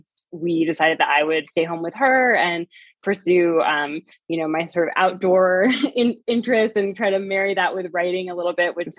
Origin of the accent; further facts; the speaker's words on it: Vermont, United States; So I grew up in Vermont. So I've always loved like being outside and that lifestyle